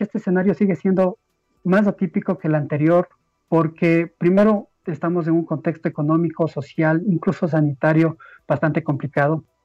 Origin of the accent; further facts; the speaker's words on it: Ecuador; por todas las contradicciones, vicisitudes que hemos tenido que enfrentar como ecuatorianos.